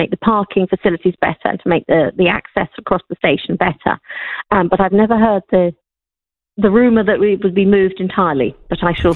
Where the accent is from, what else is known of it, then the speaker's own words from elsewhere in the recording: Box, South West England, United Kingdom; I, like you, I was brought up in Box, but slightly too young to remember the stations there.